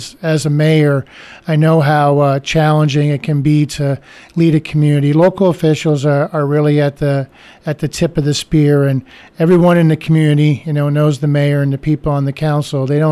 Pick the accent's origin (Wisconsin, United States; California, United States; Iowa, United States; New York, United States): Iowa, United States; Newton; now in Cedar Rapids, United States; when I grew up in Newton and went to school at Morningside College, eventually Cornell College, and graduated from Cornell College in Mount Vernon and eventually moved to Cedar Rapids full time.